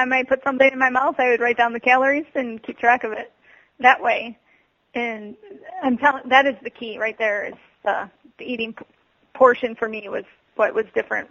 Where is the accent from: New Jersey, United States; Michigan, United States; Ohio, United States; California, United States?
Michigan, United States; Detroit; I'm from Detroit.